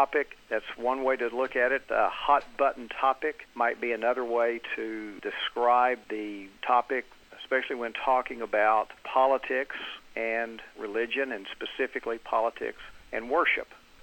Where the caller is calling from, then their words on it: Arkadelphia, Arkansas, United States; I'm sitting in my office on the campus of Ouachita Baptist University in Arkadelphia, Arkansas.